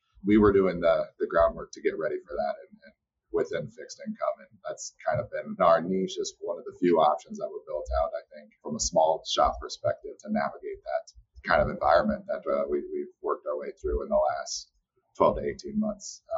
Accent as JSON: {"language": "English", "region": "Missouri", "country": "United States", "tie": "born or raised there", "said": "John Ruth, who I grew up with in Missouri."}